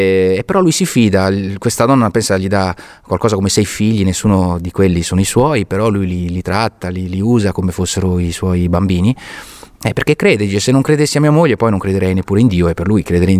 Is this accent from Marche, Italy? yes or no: no; La Spezia, Liguria, Italy; born there; sono un attore che sono nato a Spezia, ho studiato appunto nella vostra scuola